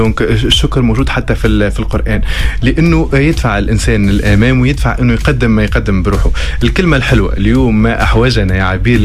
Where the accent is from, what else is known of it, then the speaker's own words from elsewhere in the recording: Tataouine, Tataouine Governorate, Tunisia; accent: Tataouine dialect; نحب لهجتنا تطاوينية على الاخر، نحب نمشي نسمعها. دونك كي نغمض عيني نحس روحي في في في تطاوين وانتوغي بالعائلة والانتوغاج نتاعي.